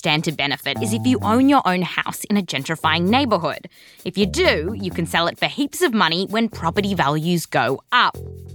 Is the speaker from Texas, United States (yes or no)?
no; New York, United States; I was born and bred in Midtown, New York.